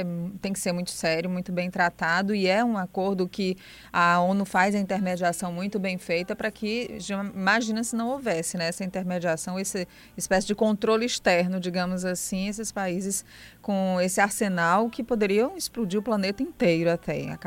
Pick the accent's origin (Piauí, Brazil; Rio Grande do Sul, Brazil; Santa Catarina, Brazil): Piauí, Brazil; eu acho que eu conheço mais o interior de São Paulo que o interior do Piauí, que é a minha terra.